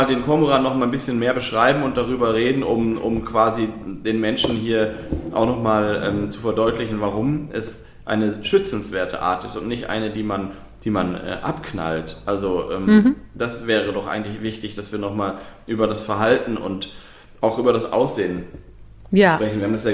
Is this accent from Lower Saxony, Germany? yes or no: yes; Lower Saxony, Germany; born there; Ich komme ja aus Niedersachsen gebürtig